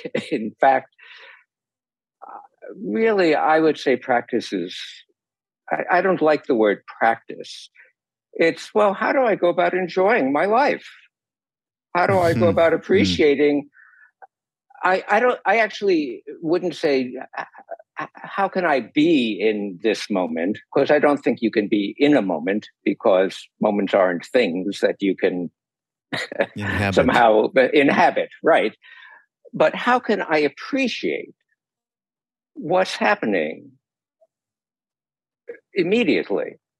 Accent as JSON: {"language": "English", "region": "New York", "country": "United States", "tie": "born or raised there", "lives_now": "California, United States", "said": "And I grew up in New York. I'm a skeptic. You know, like, Qigong, no, I'm in California now."}